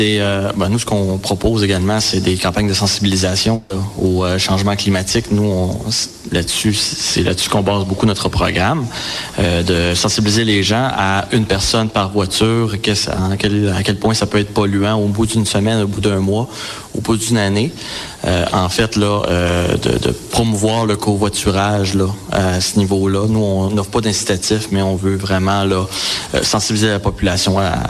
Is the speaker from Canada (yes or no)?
yes; Quebec, Canada; born there; moi, je viens de milieu rural. Moi, je suis né dans Charlevoix.